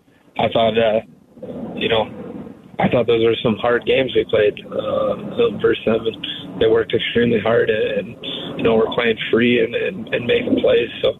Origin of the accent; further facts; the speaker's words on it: Minnesota, United States; I grew up here in Minnesota, basically, and going to leave a lot of good friendships behind